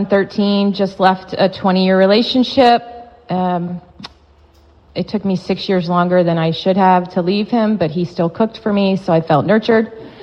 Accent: St. Petersburg, Florida, United States; But when I grew up here in St. Pete, I'm born and raised. My mother's born and raised. I grew up in Johns Pass, literally grew up in Johns Pass

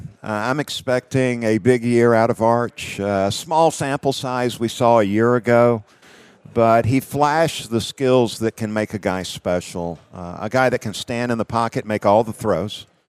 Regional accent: Georgia, United States; I grew up in South Georgia, and I was a fan of all college football.

